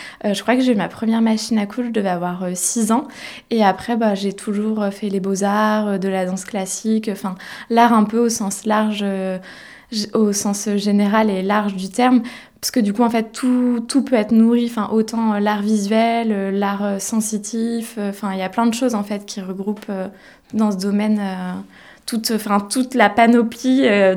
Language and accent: French; Blois, Centre-Val de Loire, France; now in Montauban, France; je suis originaire de Blois, enfin en Sologne plus particulièrement, région Centre-Val de Loire du coup. Et je suis arrivée à Montauban en 2012 pour mes études du coup.